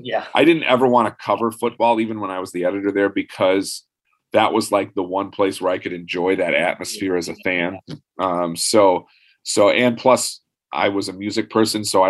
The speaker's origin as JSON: {"language": "English", "town": "Ann Arbor", "region": "Michigan", "country": "United States", "tie": "born or raised there", "said": "growing up in Ann Arbor, going to Michigan games"}